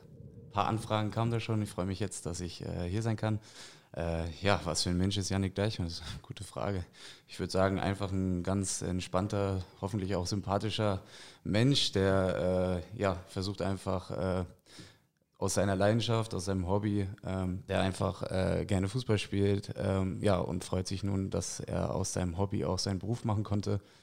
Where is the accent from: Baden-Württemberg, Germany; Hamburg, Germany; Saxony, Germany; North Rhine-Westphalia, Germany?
Hamburg, Germany; Ja, ich bin in Hamburg aufgewachsen, im Hamburger Westen.